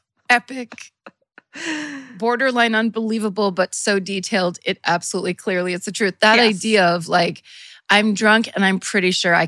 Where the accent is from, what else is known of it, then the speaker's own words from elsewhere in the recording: Scotch Plains, New Jersey, United States; My first thought after hearing my hometown was Scotch Plains had a nightclub with two question marks.